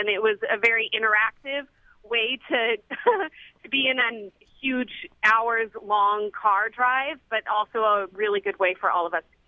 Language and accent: English; Lake Tahoe, United States; I grew up in Lake Tahoe, and so we had ample opportunity to camp around a short distance away from our house